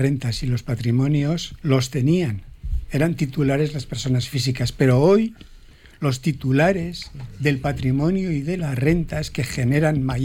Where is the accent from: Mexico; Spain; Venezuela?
Spain; Basque Country; yo, a título personal, incluso como vasco, puedo estar contribuyendo bien con mi renta